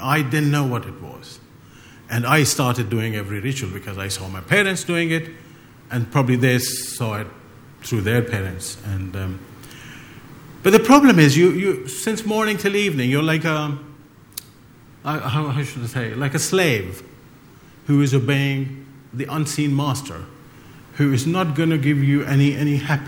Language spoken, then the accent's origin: English; Pakistan; born there; I was born in Pakistan, and I was raised by a Muslim family.